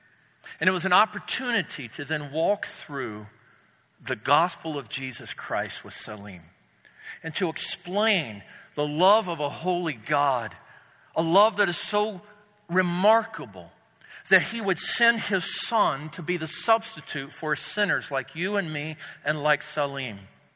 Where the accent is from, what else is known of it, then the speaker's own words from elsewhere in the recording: Canada; He looked at me and he said, "You're an American," to which I wanted to say, "I'm Canadian."